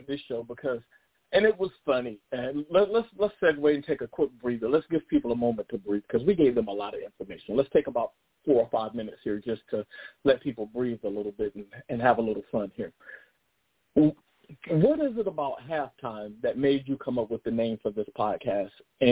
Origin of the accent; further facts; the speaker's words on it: North Carolina, United States; when I was growing up as a kid, we had, in my hometown, we have one of the dopest bands in the land.